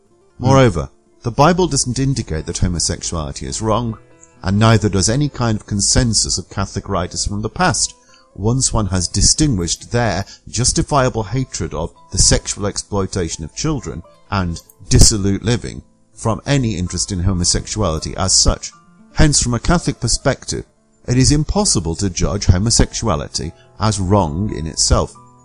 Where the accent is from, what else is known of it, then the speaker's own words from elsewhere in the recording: Stoke-on-Trent, West Midlands, United Kingdom; born there; I was born in 1958 in Stoke-on-Trent, a city in the middle of England, to working-class parents. My father was a semi-skilled labourer working in the pottery industry. I was brought up as a Protestant, a Methodist specifically, by my mother.